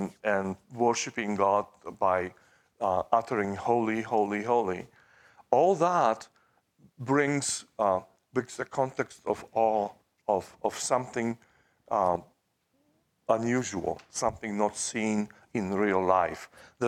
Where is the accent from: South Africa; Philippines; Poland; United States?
Poland; English is a second language; I grew up in Poland. Poland didn't have a king when I was growing up.